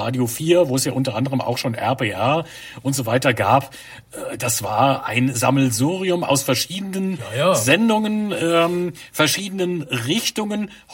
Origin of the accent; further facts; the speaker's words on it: Holzheim, Rhineland-Palatinate, Germany; also born or lived in Niederneisen; aber wir in Holzheim im Rhein-Lahn-Kreis damals, oder wie gesagt, ich selbst bin ja gebürtig aus Niederneisen, Nachbarort